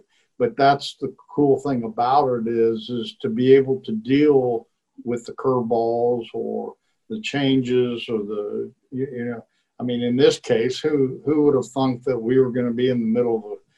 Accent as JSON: {"language": "English", "region": "Kansas", "country": "United States", "tie": "born or raised there", "said": "and I grew up in Kansas, and so, you know, farming was such a big deal across the U.S. And so we were in the wheat business, wheat and flour"}